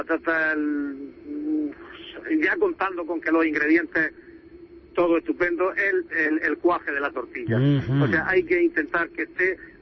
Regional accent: Totana, Region of Murcia, Spain; somos de Totana, de Murcia.

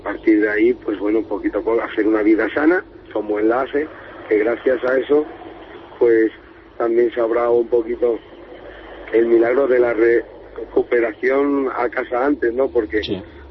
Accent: Villaviciosa de Odón, Community of Madrid, Spain; de Villaviciosa.

